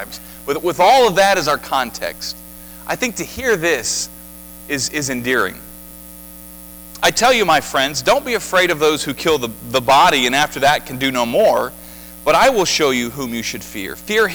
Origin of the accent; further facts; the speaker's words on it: Defiance, Ohio, United States; I grew up in Defiance, which is a huge metropolitan area compared to McConnellsville